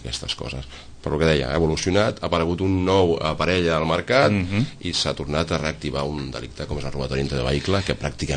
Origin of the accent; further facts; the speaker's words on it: Gavà, Catalonia, Spain; jo soc de fill de Gavà, llavors quan era més jove venia a Sitges com tothom d'aquí als voltants